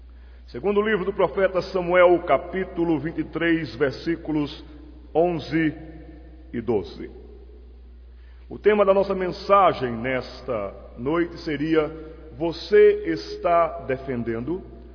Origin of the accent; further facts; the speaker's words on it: Recife, Pernambuco, Brazil; E voltei para minha terra, Recife, Pernambuco.